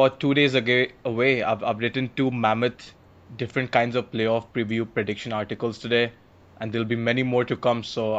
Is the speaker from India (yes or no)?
yes; Varanasi, Uttar Pradesh, India; He's from my hometown of Varanasi, so that's why we have a special connection.